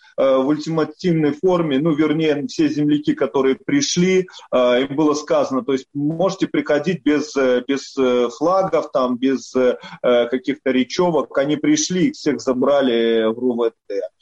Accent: Polotsk, Vitebsk Region, Belarus; now in Saint Petersburg, Russia; Города Полоцка. Мой родной город, это город Полоцк.

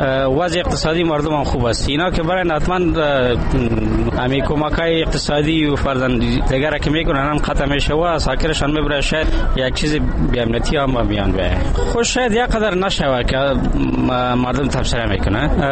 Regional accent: Afghanistan; ما شما خودم افغان هستیم

